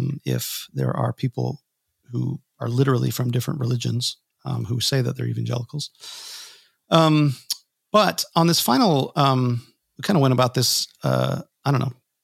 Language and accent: English; Minnesota, United States; now in Indianapolis, United States; I never feel like I can really complain. I'm from Minnesota.